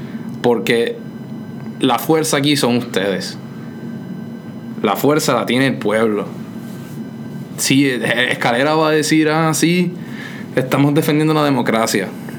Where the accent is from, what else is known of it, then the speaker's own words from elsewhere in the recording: Venezuela; En términos de lo que yo he visto en Venezuela, yo soy criado aquí. Pero obviamente soy venezolano